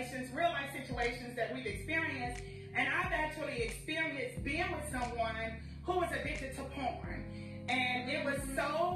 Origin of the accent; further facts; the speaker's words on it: Louisiana, United States; I'm Cajun, seafood, spice, honey, saturated spice.